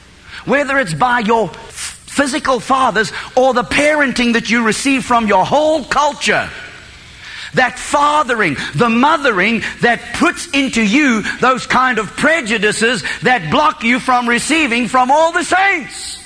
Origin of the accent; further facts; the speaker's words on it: South Africa; I was raised in South Africa.